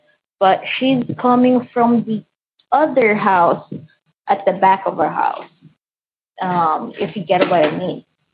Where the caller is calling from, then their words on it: Philippines; English is a second language; moved away as an adult; But I'm from Philippines, so sorry about that. But currently working here in Saudi Arabia